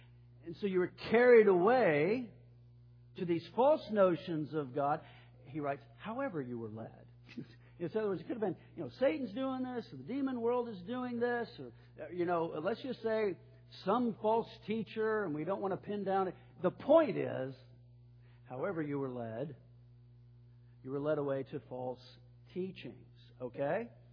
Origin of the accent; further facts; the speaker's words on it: California, United States; And I'm like, I'm from California.